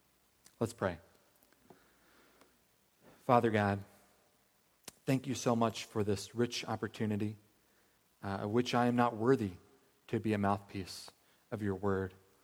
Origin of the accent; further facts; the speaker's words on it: South Carolina, United States; now in Louisville, United States; But this is a reminder of at least where I grew up in South Carolina.